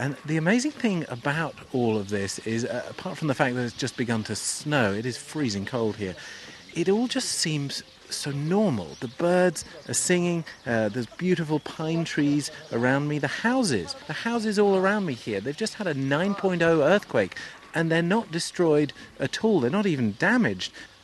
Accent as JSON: {"language": "English", "country": "United States", "said": "From America."}